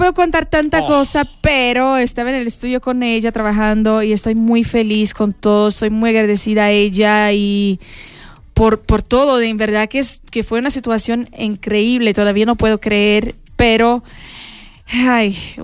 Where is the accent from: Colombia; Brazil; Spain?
Brazil; first language Portuguese; Spanish is a second language; nosotros hablamos portugués y no español, pero somos latinos